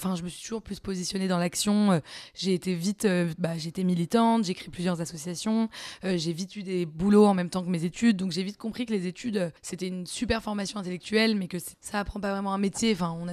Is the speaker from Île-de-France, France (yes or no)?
yes; Paris, Île-de-France, France; C'était à la Fédération de Paris 3e, puisque je suis parisienne.